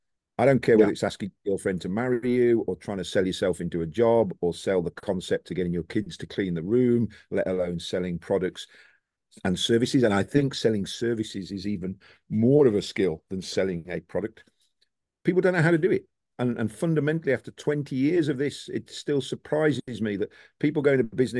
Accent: United Kingdom; in a few months' time, I'll be moaning that it's too hot because I'm British.

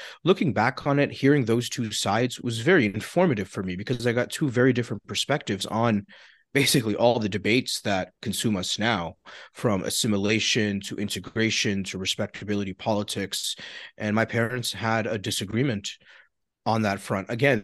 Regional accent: Scarborough, Ontario, Canada; I think the community I grew up in Scarborough was genuinely multicultural.

